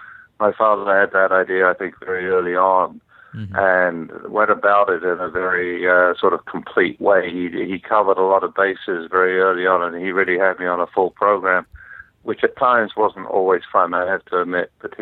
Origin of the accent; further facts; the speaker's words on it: London, United Kingdom; Grew up in London, England.